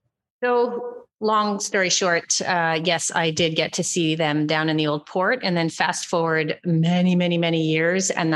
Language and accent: English; Montreal, Quebec, Canada; Born and raised in Montreal, as a matter of fact.